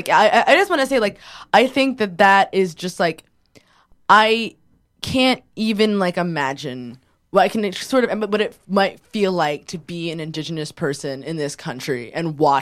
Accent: Brooklyn, New York, United States; Like, I grew up in Carroll Gardens, which is, like, totally gentrified. It was gentrified when I was growing up there.

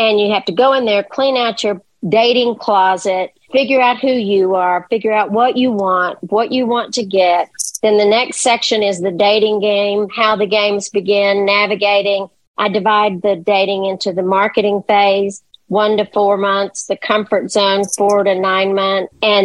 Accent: Texas, United States; I'm going to compliment everybody. I'm from Texas. That's what we do.

